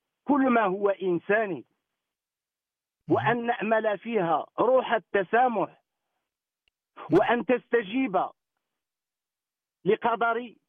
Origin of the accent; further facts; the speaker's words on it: Morocco; نحن فخورون كمغاربة